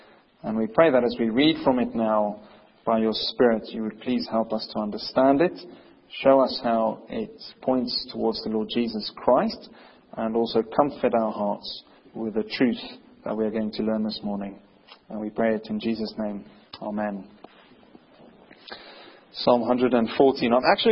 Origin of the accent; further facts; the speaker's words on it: South Africa; And also, as South African citizens, I think we're all very grateful for the work which Nelson Mandela and Desmond Tutu have done